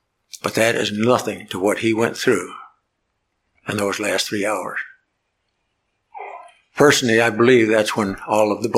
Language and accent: English; Canada; I was born in Canada. And when I was a boy